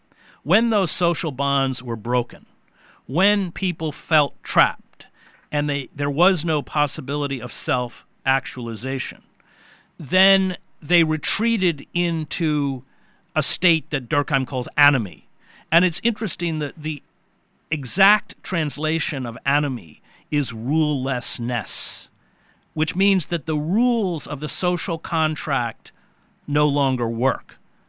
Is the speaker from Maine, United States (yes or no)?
yes; Maine, United States; I grew up in Maine with all my relatives.